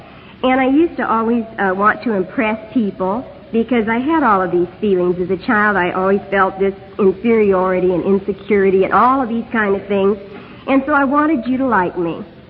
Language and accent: English; Topeka, Kansas, United States; now in California, United States; I was born and raised in Kansas, in Topeka, just 30 miles from where my husband was. We met here in AA, in California